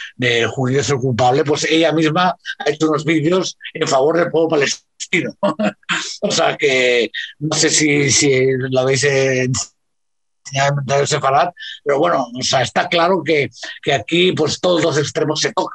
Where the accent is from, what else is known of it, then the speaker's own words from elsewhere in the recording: Spain; cuando somos españoles y vivimos aquí.